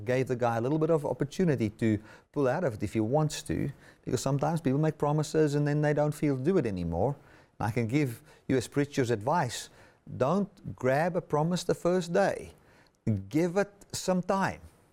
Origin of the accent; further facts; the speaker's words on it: Sabie, Mpumalanga, South Africa; I grew up in Mpumalanga and Sabi in the old Eastern Transvaal, and just amongst mountains and streams and all those kind of things.